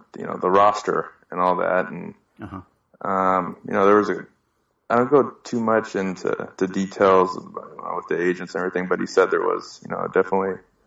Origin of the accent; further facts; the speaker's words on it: Seattle, Washington, United States; I grew up in Seattle, so I was a huge Ichiro fan